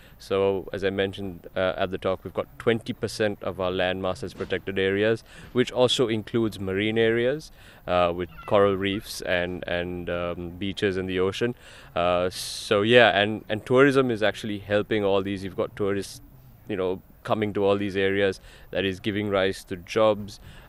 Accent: Sri Lanka; from Sri Lanka.

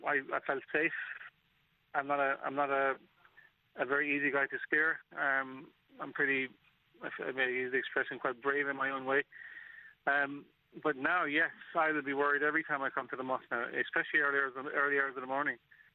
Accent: Ireland; come and see me and sit down and talk to me as an Irishman

